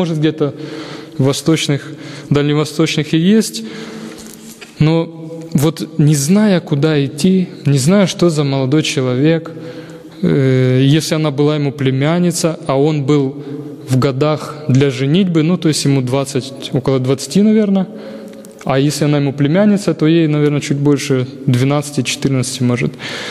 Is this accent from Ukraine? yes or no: yes; Ukraine; Я сам из Украины, а она из Молдавии.